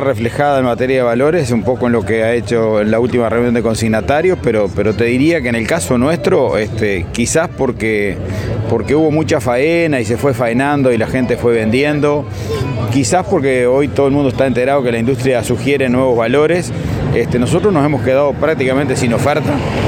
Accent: Uruguay; será porque soy uruguayo y siempre estamos con alguna alerta

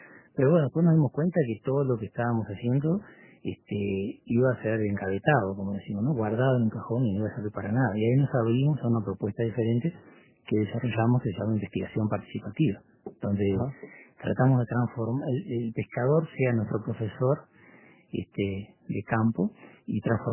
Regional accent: Paysandú, Uruguay; de Paysandú. Soy generación 79

